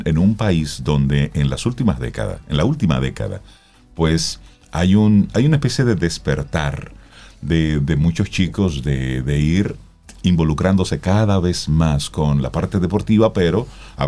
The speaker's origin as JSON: {"language": "Spanish", "town": "Salcedo", "region": "Hermanas Mirabal", "country": "Dominican Republic", "said": "Por ejemplo, yo soy de Salcedo y vengo a la capital."}